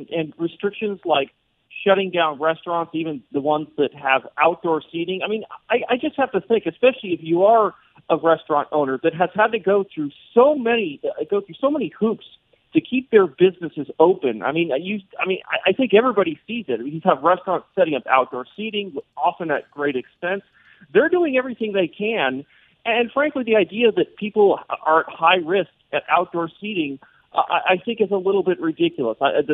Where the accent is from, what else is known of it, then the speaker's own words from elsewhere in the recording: California, United States; even though I grew up in the Bay Area, there's no chance I would have ever been able to go to a very exclusive restaurant like French Laundry.